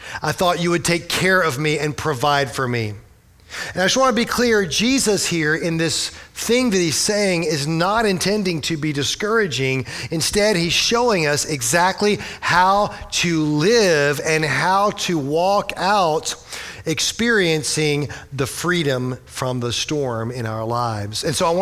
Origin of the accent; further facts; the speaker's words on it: Orlando, Florida, United States; I'm from Orlando and I know how this goes.